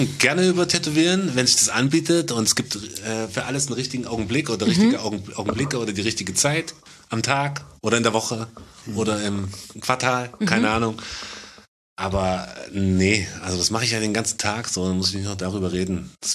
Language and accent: German; Leipzig, Saxony, Germany; Ich bin in Leipzig-Grünau aufgewachsen.